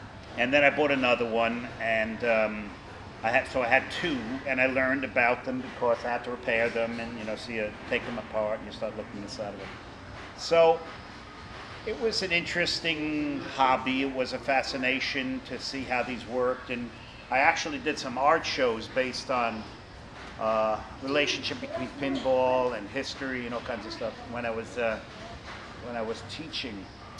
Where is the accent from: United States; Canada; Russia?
United States; New York City, New York; I grew up in the Bronx, and New York City, it was against the law to have pinball.